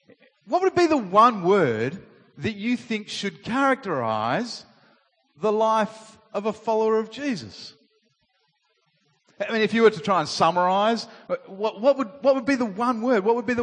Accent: Australia; I am Australian.

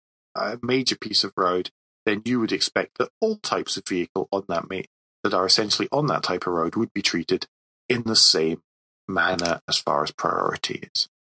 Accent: Scotland, United Kingdom; Okay, as a Scot, I think that's fantastic.

